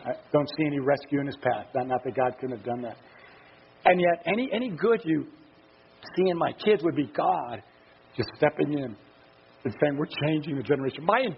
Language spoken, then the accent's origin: English; Yuma, Arizona, United States; Because I'm a hick from Yuma, Arizona